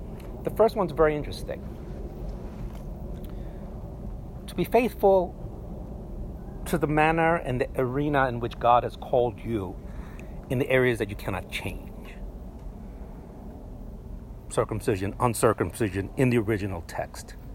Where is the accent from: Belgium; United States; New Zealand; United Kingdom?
United States; New York City, New York; I grew up in New York City, and I lived in Chinatown, which is basically a ghetto, for 7 years of my life. And then my parents moved to a place called Corona, which is a ghetto.